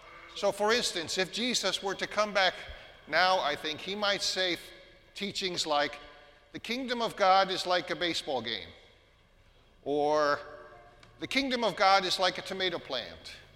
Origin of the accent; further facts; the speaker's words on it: North Babylon, New York, United States; There were precious few sheep growing up in North Babylon, New York.